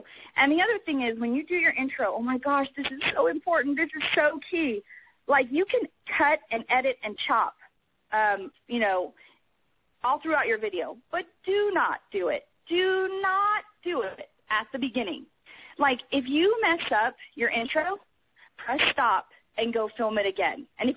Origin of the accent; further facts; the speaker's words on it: California, United States; I speak Spanish, and I grew up in California, so that pretty much makes me qualified.